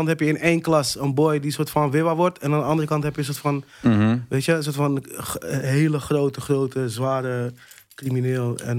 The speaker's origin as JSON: {"language": "Dutch", "town": "Amsterdam", "region": "North Holland", "country": "Netherlands", "tie": "born or raised there", "said": "Toen ben ik naar Noord verhuisd met mijn moeder. Toen heb ik op de Montessori-school boven het IJ gezeten. Bij het grote winkelcentrum in Amsterdam-Noord."}